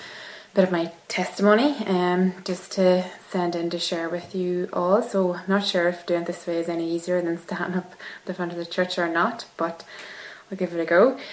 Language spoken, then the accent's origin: English; Ballybay, County Monaghan, Ireland; I was brought up near Ballybay in County Monaghan, had a Christian family, was brought up going to Sunday school and we brethren Sunday school meetings